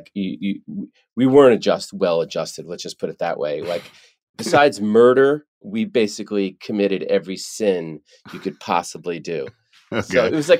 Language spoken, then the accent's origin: English; New Jersey, United States; When everyone asks me, like, where are you from? I'm like, outside of New York City. They're like, where? The New Jersey, right across the George Washington Bridge.